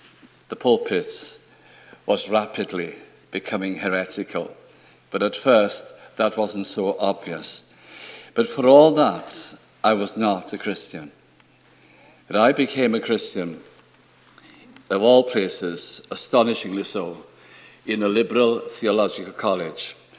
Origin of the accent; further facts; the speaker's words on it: Wales, United Kingdom; I think it is apparent that I'm Welsh. I think you can tell that by now. I only have to open my mouth and people know where I'm from. Well, my background, now don't run away when I tell you, is Calvinistic Methodism.